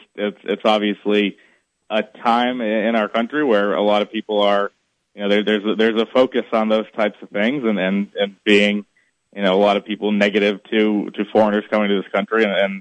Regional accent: Massachusetts, United States; I am, yep, born and raised in Mass.

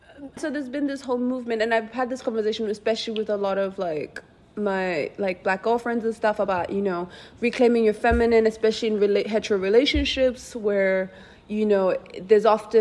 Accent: South Africa; Like growing up in South Africa, I never was like

